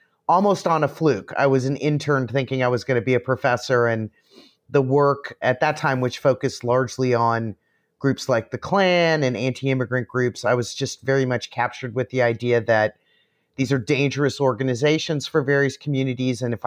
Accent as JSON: {"language": "English", "town": "Palm Springs", "region": "California", "country": "United States", "tie": "born or raised there", "said": "I grew up actually in Palm Springs, California. My dad was the mayor of Palm Springs, California, if you can believe it, back in the 1970s"}